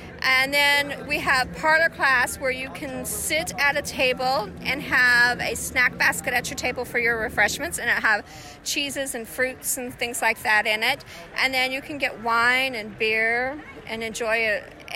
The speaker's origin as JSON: {"language": "English", "region": "Kentucky", "country": "United States", "said": "When I first went to Colorado, I'm not originally from there. I was originally from Kentucky."}